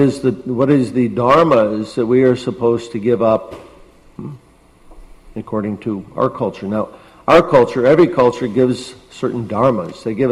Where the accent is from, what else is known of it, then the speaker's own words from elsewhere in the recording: Detroit, Michigan, United States; born there; Oh, by the way, I'm not from Russia. I'm born in Detroit, and was born again in this remote corner of the world